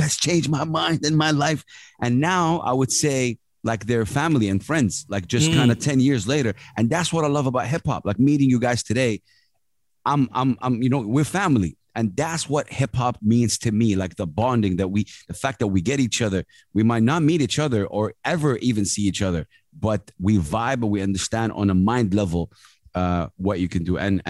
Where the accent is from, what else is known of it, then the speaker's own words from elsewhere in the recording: Saudi Arabia; I'm from Saudi Arabia and one of the most conservative countries in the world.